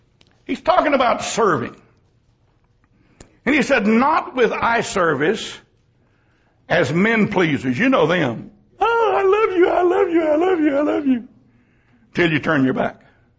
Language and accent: English; San Antonio, Texas, United States; I grew up in San Antonio, and I knew how to cuss in Spanish.